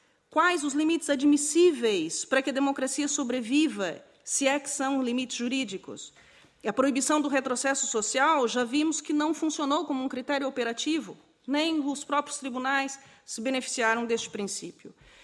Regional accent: Brazil; born there; pelo sotaque percebem que nasci no Brasil

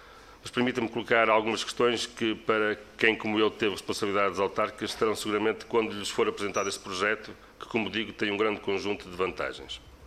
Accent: Felgueiras, Porto, Portugal; uma passagem pela minha terra, Felgueiras

